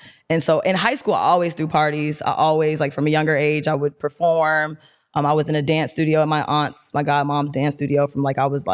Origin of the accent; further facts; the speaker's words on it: Lithonia, Georgia, United States; So I'm from Lithonia, like Ellenwood area, West of Chapel.